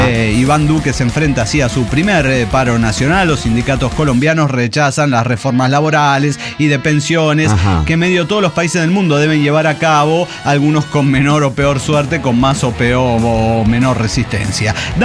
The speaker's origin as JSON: {"language": "Spanish", "region": "Mexico City", "country": "Mexico", "said": "Somos chilangos y tenemos problemas chilangos."}